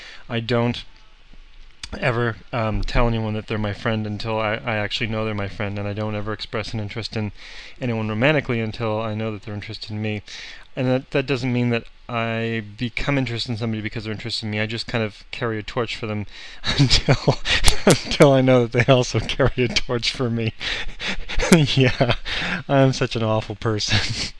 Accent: Canada; I'm Canadian.

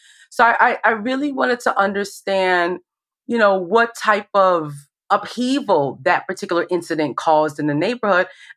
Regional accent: New York, United States; Growing up in New York, you know, we had libraries all around us.

